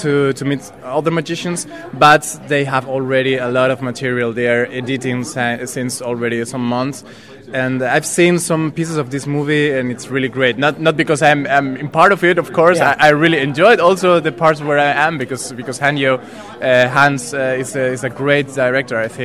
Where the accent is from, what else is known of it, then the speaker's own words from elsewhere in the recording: Spain; Yes, I'm from Spain